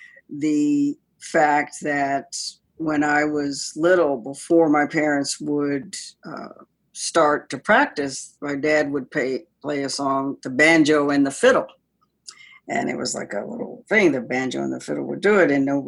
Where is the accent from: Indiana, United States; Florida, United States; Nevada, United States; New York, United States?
Florida, United States; Tallahassee; born there; I was born in Tallahassee, Florida, and sometimes we would go and see and take trips to see the ocean and things